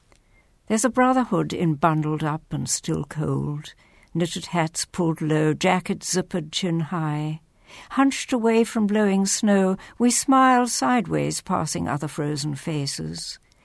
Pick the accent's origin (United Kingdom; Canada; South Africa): South Africa; now in Bloomington, United States; I'm a South African who moved to Bloomington almost 15 years ago.